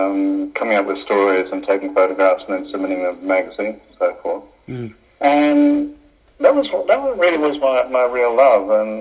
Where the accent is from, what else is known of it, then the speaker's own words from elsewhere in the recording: Brisbane, Queensland, Australia; Yeah, well, I grew up in Brisbane.